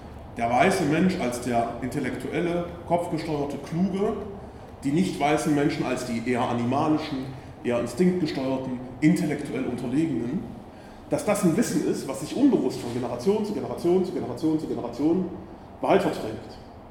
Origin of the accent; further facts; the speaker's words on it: East Germany, Germany; die empfehle ich immer sehr gerne als Ostdeutscher.